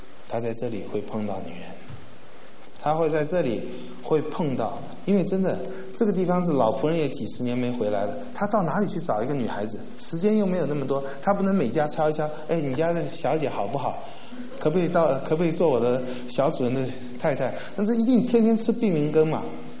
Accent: Taiwan; now in United States; 我从台湾来美国

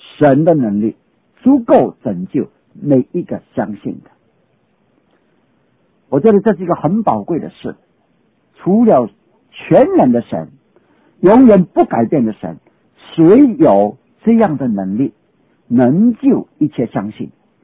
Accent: China; 我们中国人的信这个字也有几个不同的意义

